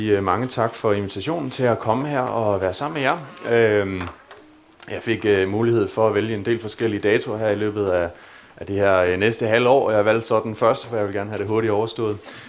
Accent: Region of Southern Denmark, Denmark; now in Aarhus, Denmark; Jeg kommer ned fra Sønderjylland af, har nogle forældre dernede, der hedder Annemette og Ole.

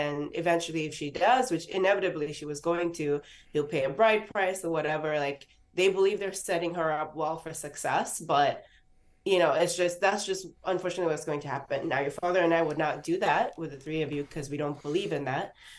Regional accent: Kano, Nigeria; also born or lived in Borno State; the first 8, 9 years of my life were in Kano State, which is, you're familiar with Nigerian geography. It is north proper. I was born in Borno State, which is even more north of Kano, if that's possible.

